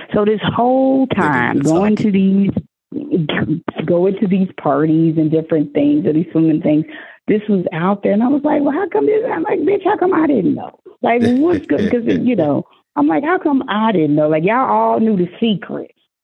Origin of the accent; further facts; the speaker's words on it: Oklahoma, United States; maybe it's because I'm from Oklahoma, you know, ain't that many swim pools out there.